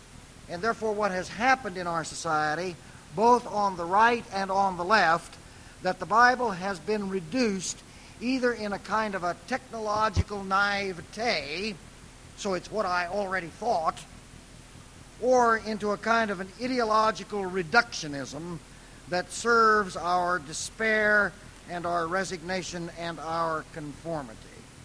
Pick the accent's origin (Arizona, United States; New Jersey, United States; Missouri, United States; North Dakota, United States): Missouri, United States; Marshall; I grew up near Marshall, Missouri, and in growing up, we always thought that when we came to Kansas City, it was something of a religious pilgrimage